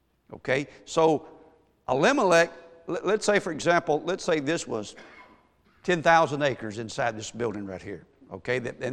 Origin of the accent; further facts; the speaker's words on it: Mississippi, United States; I didn't want to be called a Yankee. I'm from Mississippi.